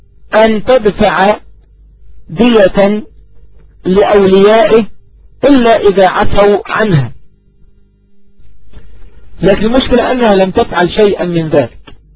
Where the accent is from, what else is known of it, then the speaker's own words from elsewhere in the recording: Egypt; يعني أقول بالمعنى الدارج عندنا كمصريين تموت نفسه